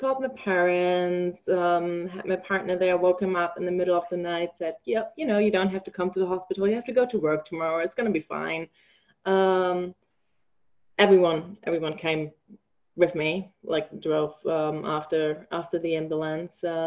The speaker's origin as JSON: {"language": "English", "country": "Germany", "second_language": "English", "moved": "yes", "lives_now": "New Zealand", "said": "I say, because I'm originally from Germany."}